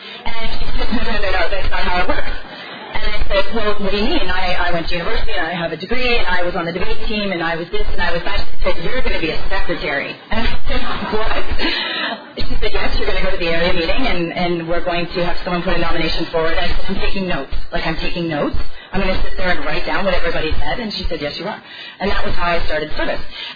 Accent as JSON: {"language": "English", "town": "Stratford", "region": "Ontario", "country": "Canada", "tie": "born or raised there", "said": "I grew up in Stratford, Ontario."}